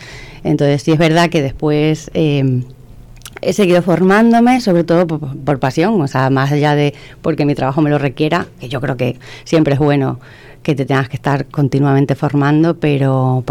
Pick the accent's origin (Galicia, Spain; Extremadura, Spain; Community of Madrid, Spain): Extremadura, Spain; Valdencín; Pues estando aquí en Torrejoncillo, casi todo el mundo sabe lo que significa ser gentinoso o gentinosa. Nosotras que somos de Valdencín